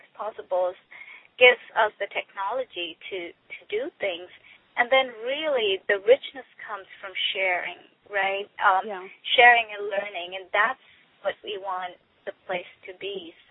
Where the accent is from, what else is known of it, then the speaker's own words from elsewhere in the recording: India; I grew up in India, and I wanted my kids to be exposed to stories from around the world.